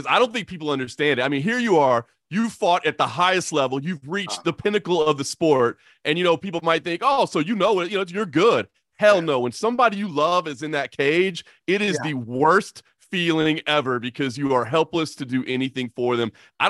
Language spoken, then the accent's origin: English; Dallas, Texas, United States; I was born and raised in Dallas.